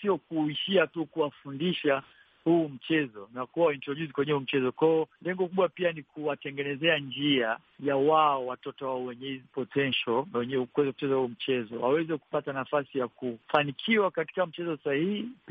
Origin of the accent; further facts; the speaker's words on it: Buguruni, Dar es Salaam, Tanzania; Nimekulia Buguruni, ambapo ni sehemu ambapo hakuna facility yote ya kuweza wewe kucheza basketball.